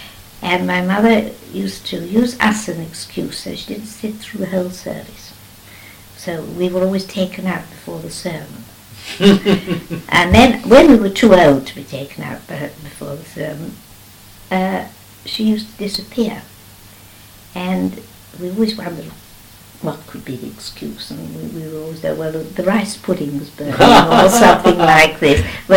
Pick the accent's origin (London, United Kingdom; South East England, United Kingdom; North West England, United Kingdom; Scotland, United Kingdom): Scotland, United Kingdom; Edinburgh; as I grew up in Edinburgh, my uncle and aunt went to the local Church of Scotland, and I joined their guide company and the youth club.